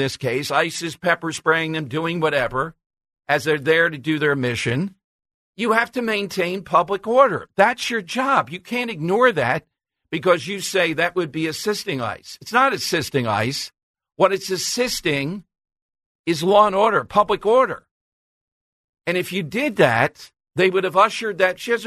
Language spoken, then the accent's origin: English; United States; And as an American, I have a right to state that.